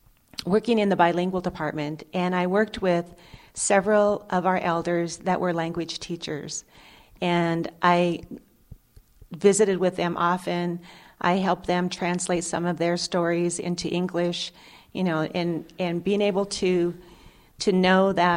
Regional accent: St. Ignatius, Montana, United States; I grew up in St. Ignatius, Montana, and my mother was a dental assistant right across the street from our house.

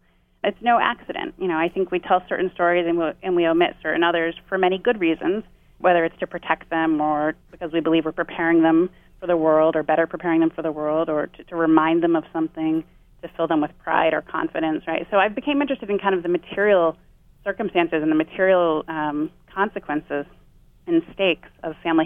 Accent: New York, United States; also born or lived in New Jersey; I grew up in New York, New Jersey, a million miles away, at least metaphorically.

